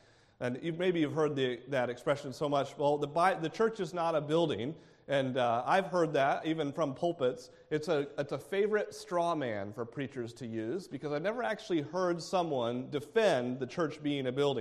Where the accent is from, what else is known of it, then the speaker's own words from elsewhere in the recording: United States; although I'm only an American, so I can only equate it to America.